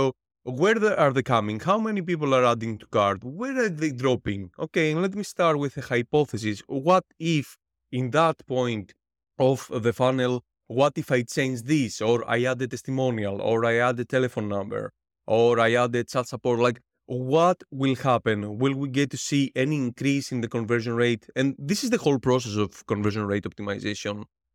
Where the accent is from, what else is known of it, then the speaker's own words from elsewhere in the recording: Greece; English is a second language; that accent as well because I'm Greek. No matter how good English I can speak, I can never phase out my accent.